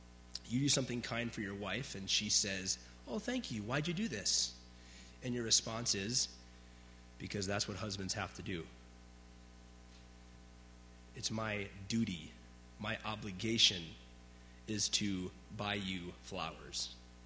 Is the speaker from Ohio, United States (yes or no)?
no; Chicago, Illinois, United States; I grew up in Chicago, and we used to make fun of the Cubs fans